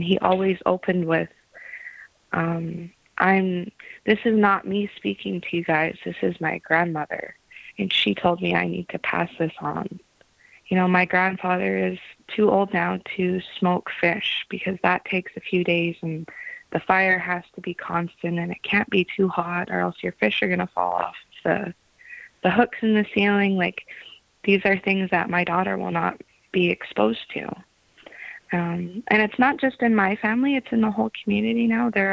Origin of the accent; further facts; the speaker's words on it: British Columbia, Canada; I am from the Slaaman Nation, but I also have deep connections to Clahoos and Huamasku. Those are sister nations.